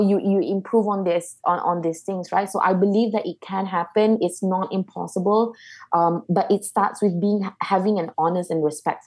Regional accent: Malaysia; as a Malaysian

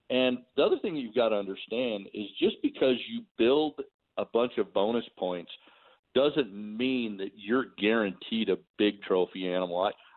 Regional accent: Colorado, United States; But I'm passionate about big game. I grew up in Colorado.

